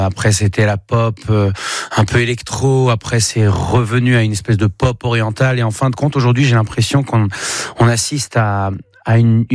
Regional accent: Tel Aviv, Tel Aviv District, Israel; je n'ai jamais été joué dans la ville où j'ai grandi, à Tel Aviv.

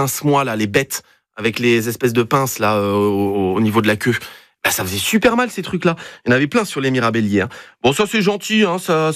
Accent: Luxembourg; Non, moi je roule à 130, je suis un luxembourgeois.

